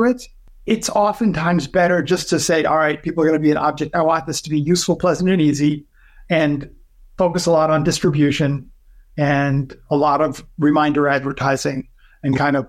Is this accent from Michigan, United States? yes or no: yes; Ann Arbor, Michigan, United States; Oh, I'm from Ann Arbor.